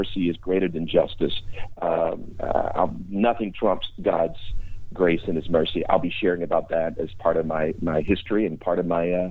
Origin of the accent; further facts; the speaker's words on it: Louisiana, United States; You know, when I grew up in North Louisiana on that plantation, that farm, the old women would be singing